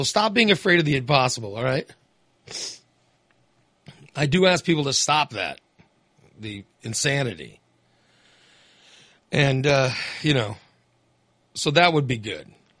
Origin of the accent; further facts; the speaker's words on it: Illinois, United States; You know, I grew up in Macoupin County, you know. Macoupin County has a bunch of pro-gun Democrats, so we are.